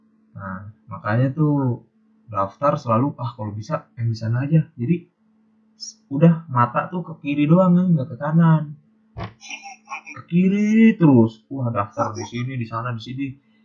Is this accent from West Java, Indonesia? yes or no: yes; Cirebon, West Java, Indonesia; Saya kan orang kampung gitu. Jadi orang asli saya asli Cirebon gitu kan.